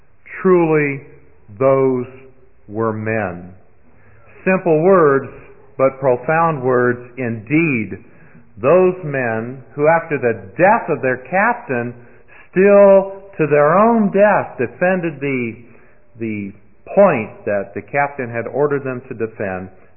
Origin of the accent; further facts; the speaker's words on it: California, United States; now in South Carolina, United States; from Hardin County, Kentucky, but my great-great-granddad moved to California before the war, and I was raised in California. Came to South Carolina 20 years ago